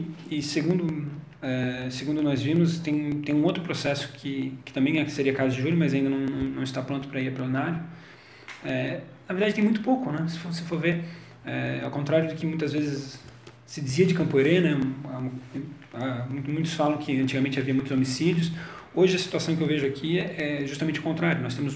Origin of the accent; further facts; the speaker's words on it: Florianópolis, Santa Catarina, Brazil; eu sou manezinho da ilha, né? Eu nasci em Florianópolis, vivi a minha vida inteira ali em Florianópolis, estudei lá.